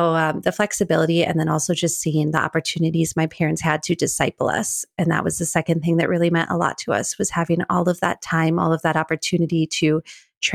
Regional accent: Wisconsin, United States; I grew up homeschooled in the Midwest in Wisconsin.

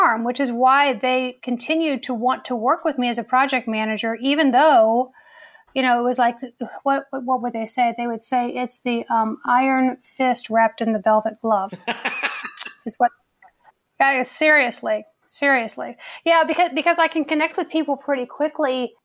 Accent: Richmond, Virginia, United States; there are people in my hometown of Richmond, Virginia who do know me from that life

